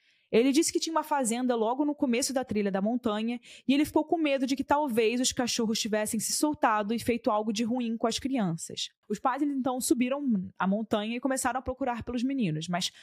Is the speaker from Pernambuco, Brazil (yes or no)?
no; Rio de Janeiro, Brazil; eu cresci no Rio de Janeiro, né? No centro do Rio de Janeiro, na capital. Então, já na minha época, que eu cresci nos anos 2010